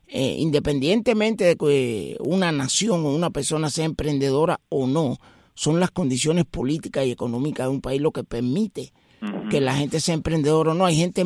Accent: Cuba; now in United States; Yo soy nacido y criado en Cuba y llevo un tiempo viviendo en los Estados Unidos.

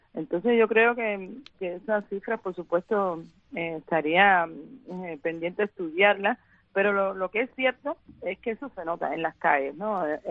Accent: Cuba; moved away; cuando yo salí de Cuba

